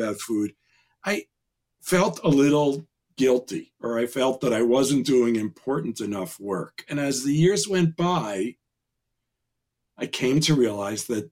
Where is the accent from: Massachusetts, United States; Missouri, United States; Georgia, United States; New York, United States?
New York, United States; Manhattan; I think I was lucky that I grew up in Manhattan, where I was really exposed to a lot of different foods